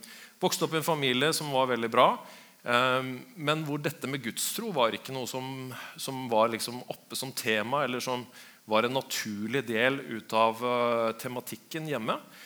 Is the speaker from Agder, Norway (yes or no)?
no; Innlandet, Norway; also born or lived in Elverum; now in Biri, Norway; Jeg kommer fra Elverum og oppvokst I Øvleire. Nå så bor jeg på Biri, det beste stedet på innlandet.